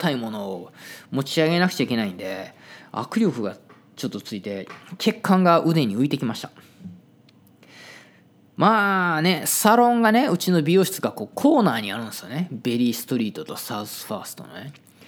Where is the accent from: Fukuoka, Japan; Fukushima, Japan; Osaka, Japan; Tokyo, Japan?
Osaka, Japan; 雪国に行ったらほら僕とか大阪出身なんでこうちんたらちんたら走るでしょ。